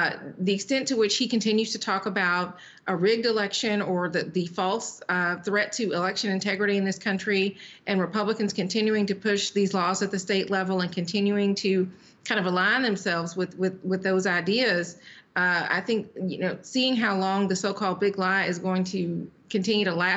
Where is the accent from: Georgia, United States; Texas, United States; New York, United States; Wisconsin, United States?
Georgia, United States; another GOP state convention that happened over the weekend was down in my home state of Georgia